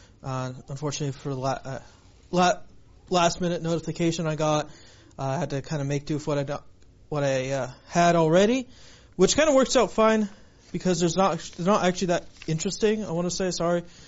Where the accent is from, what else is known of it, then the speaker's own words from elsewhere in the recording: United States; sorry, I'm an American.